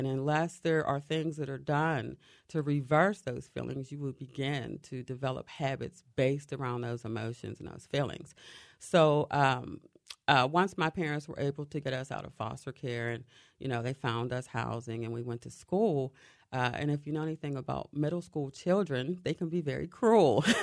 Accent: Bluefield, West Virginia, United States; We grew up in Bluefield, West Virginia, a little mining town in southern of West Virginia, almost the tip of Virginia, where everybody was poor. Everybody worked in the coal mines.

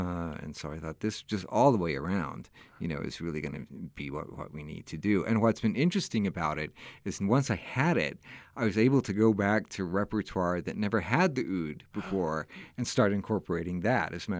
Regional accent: United States; But I also, you know, I'm an American kid.

